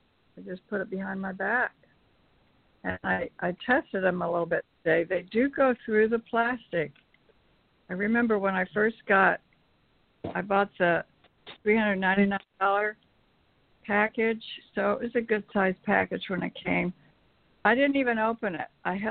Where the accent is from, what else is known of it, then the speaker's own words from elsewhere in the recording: Florida, United States; from Florida.